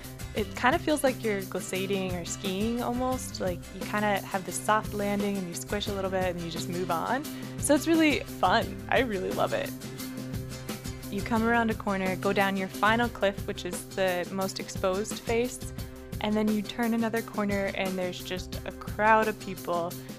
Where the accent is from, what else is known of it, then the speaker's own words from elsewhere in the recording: Seward, Alaska, United States; I'm from Seward. I grew up most of my life there.